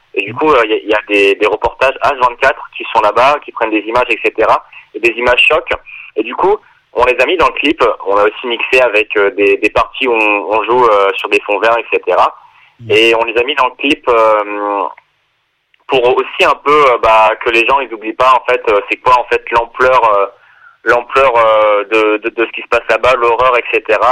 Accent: Saint-Bauzille-de-Putois, Occitanie, France; Et du coup, on vient des Cévennes, dans le sud de la France, dans le nord de l'Hérault, précisément Saint-Bosile-de-Putois.

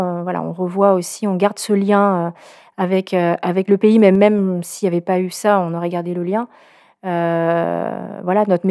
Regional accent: Brittany, France; Enfin, moi, je suis bretonne, donc on est partis de Bretagne à ce moment-là.

